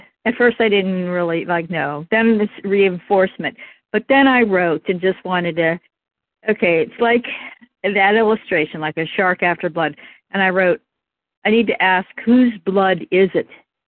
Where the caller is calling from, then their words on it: Pennsylvania, United States; P in Pennsylvania.